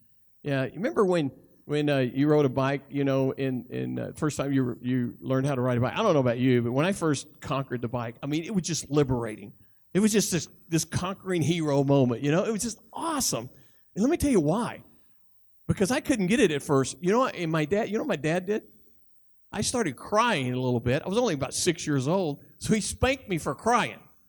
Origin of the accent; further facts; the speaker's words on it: Chalkville, Alabama, United States; I grew up in Chalkville, Alabama. Everybody knew everybody.